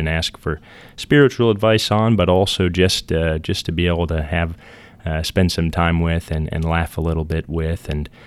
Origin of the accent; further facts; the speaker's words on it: Lafayette, Indiana, United States; So I was born and raised in Lafayette, Indiana, raised a Catholic at St. Boniface Church, Catholic Church in Lafayette